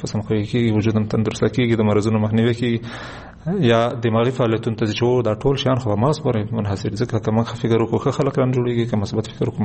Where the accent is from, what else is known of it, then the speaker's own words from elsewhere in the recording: Kunar, Afghanistan; یعنې زه د کونړ یم خو د کونړ اصطلاحات نه یي